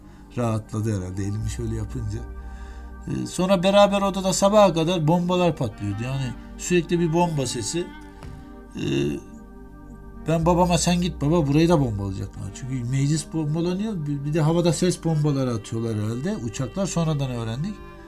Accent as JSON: {"language": "Turkish", "town": "Kahramankazan", "region": "Ankara", "country": "Turkey", "said": "annemin köyü Kazan. Ben Kahraman Kazanlıyım aynı zamanda. Babam Kırım göçmeni."}